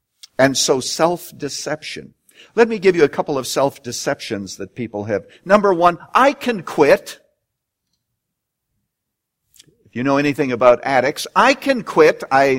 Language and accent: English; Saskatchewan, Canada; When I was a boy growing up in Saskatchewan, I usually don't mention that word because most Americans have no idea where it is, but out on the prairies